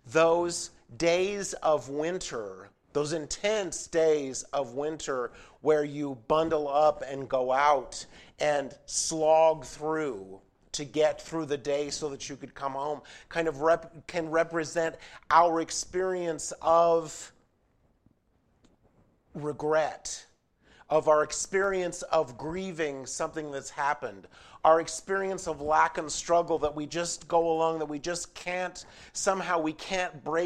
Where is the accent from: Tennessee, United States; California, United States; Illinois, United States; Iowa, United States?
California, United States; San Diego; But keeping in mind that I was born and raised in San Diego, so winter, anything below 50 degrees, snow, rain, all of these weather things were amazing experiences.